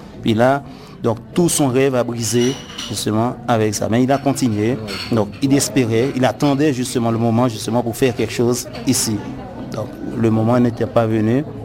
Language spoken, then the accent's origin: French; Haiti; now in Switzerland; Originaire d'Haïti à la base, Suisse par-dessus quoi.